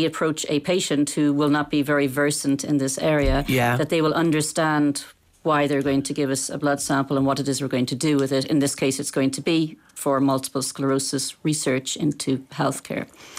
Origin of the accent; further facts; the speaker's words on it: Ireland; also born or lived in United States; I've actually only been in Ireland, even though I'm Irish, for the last 6 months